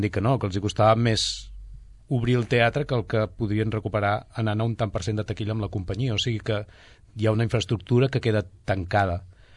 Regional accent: Vic, Catalonia, Spain; now in Sabadell, Spain; jo sóc de Vic, visc aquí a Sabadell

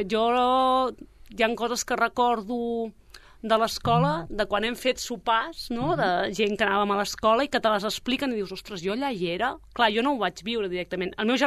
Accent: Sabadell, Catalonia, Spain; born there; vaig néixer a Sabadell, a Santa Fe

